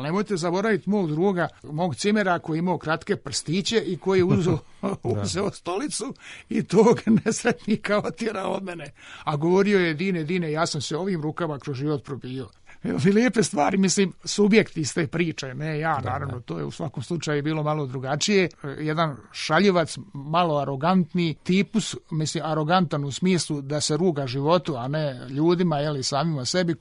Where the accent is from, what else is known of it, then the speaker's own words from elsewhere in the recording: Gradačac, Federation of Bosnia and Herzegovina, Bosnia & Herzegovina; porijeklom iz Gradačca, odakle sam i ja